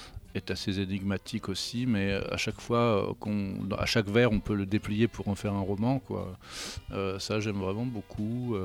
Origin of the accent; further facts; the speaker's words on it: Brittany, France; Parce que j'ai grandi en Bretagne dans les années, je suis né en 70